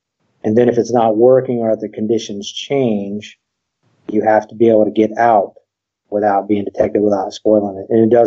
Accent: Virginia, United States; I grew up in Virginia, and started hunting there.

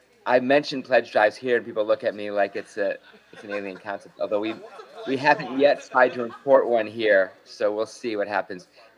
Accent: Chicago, Illinois, United States; accent: Chicago; So you won't have to deal with my Chicago accent.

